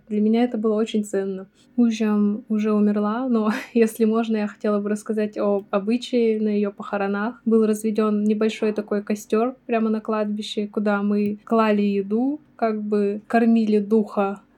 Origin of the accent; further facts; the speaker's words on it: Sayanogorsk, Khakassia, Russia; Я выросла в Саиногорске. Это крупный достаточно город республики после Абакана и Черногорска. И при этом он в основном русскоязычный. То есть я росла в русскоязычной среде, в русской культуре.